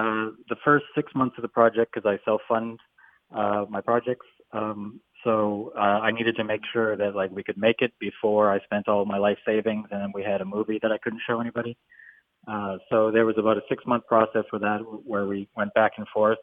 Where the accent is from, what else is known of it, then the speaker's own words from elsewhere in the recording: Vancouver, British Columbia, Canada; I'm from Vancouver